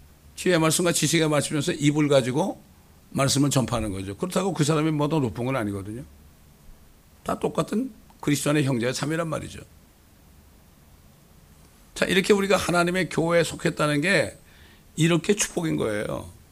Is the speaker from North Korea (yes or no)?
no; South Korea; 우리는 한국 사람이지만은 우리는 하나님의 교회에 속한 자죠.